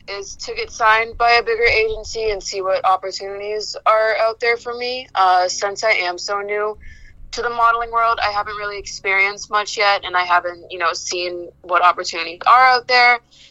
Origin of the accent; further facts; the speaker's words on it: Medford, Massachusetts, United States; I'm from Medford, Massachusetts. It's a small town right outside of Boston.